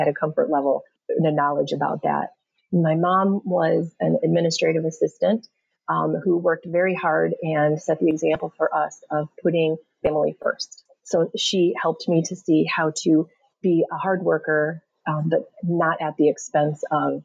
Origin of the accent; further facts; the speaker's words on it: Michigan, United States; So I grew up here in Michigan. If you're generous, you could call it the very northernmost suburbs of Detroit. It was really a small country town here in Michigan.